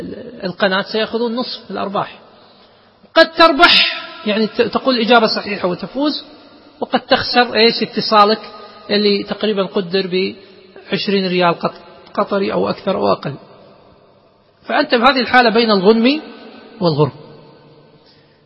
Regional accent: Kuwait

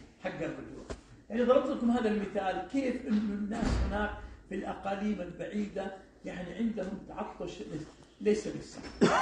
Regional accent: Saudi Arabia; عندنا في السعودية

